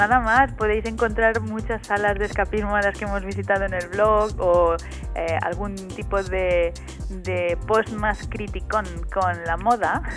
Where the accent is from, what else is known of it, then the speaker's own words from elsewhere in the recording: Valencia, Valencian Community, Spain; lo próximo nos gustaría hacer una especie de viajecito a Valencia, que es mi tierra